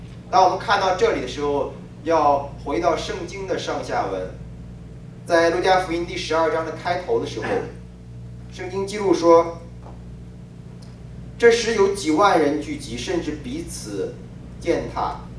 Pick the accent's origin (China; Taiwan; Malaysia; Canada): China; 在我2010年回国的时候，就遇到一个挑战，我过马路的时候感到很危险，在我们的家乡的城市的大马路上